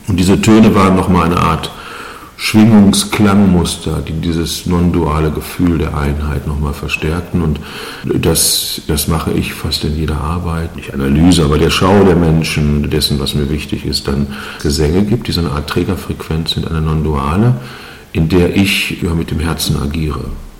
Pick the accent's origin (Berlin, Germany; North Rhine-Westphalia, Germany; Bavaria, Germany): North Rhine-Westphalia, Germany; Bochum; ich bin aus Nordeuropa, ich bin in Westdeutschland, in Bochum aufgewachsen